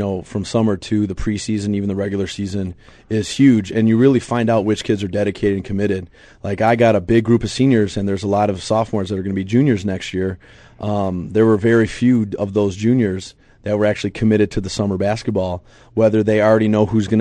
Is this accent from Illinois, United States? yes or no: no; Detroit, Michigan, United States; Well, I'm from Detroit, okay, born and raised